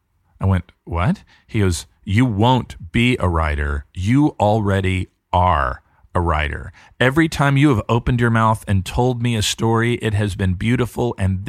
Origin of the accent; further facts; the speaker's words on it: Georgia, United States; And I remember I grew up in Georgia, and we were out on a lake out in Georgia on his boat just a few years before he passed away.